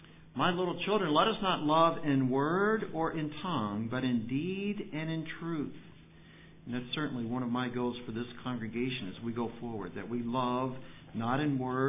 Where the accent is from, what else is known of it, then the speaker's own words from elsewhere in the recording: Louisville, Kentucky, United States; Now, Louisville's my hometown.